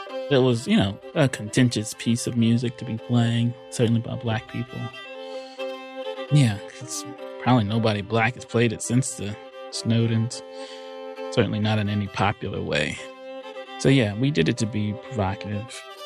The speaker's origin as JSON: {"language": "English", "region": "North Carolina", "country": "United States", "said": "I'm from North Carolina, so it's the sounds of it are always around, whether you want to hear them or not."}